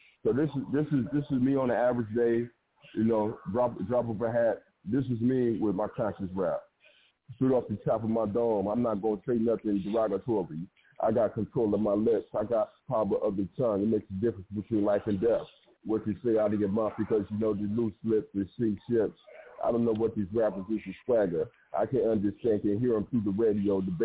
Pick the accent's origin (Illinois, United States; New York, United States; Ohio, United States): Ohio, United States; Toledo; yep. I'm from Toledo, Ohio. I'm here in Cleveland right now